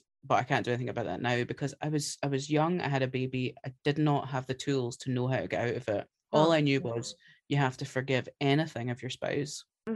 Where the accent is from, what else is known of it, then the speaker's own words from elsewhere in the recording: Scotland, United Kingdom; Which is firstly offensive because I'm Scottish.